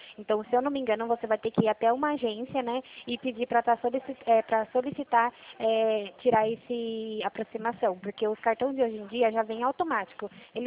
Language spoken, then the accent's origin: Portuguese; Jundiaí, São Paulo, Brazil; eu sou aqui de Jundiaí.